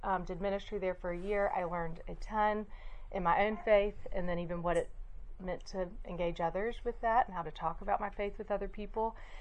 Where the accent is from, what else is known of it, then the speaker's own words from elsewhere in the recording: Birmingham, Alabama, United States; So I'm from Birmingham and grew up here, went away for college